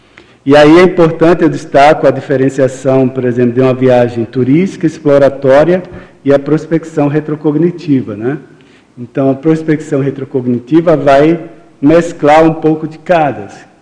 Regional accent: Recife, Pernambuco, Brazil; now in Foz do Iguaçu, Brazil; eu sou de Recife, né? Mas teve época, eu já estava morando aqui em Foz.

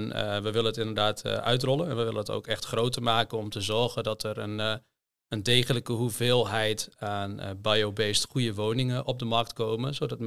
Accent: Hoogezand, Groningen, Netherlands; born there; Ik ben geboren in Hoge Zand. En heb gestudeerd in Groningen en in Delft.

